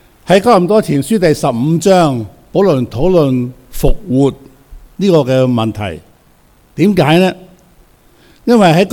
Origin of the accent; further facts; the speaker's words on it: China; 我們中國人呢都有一些傳統的觀念的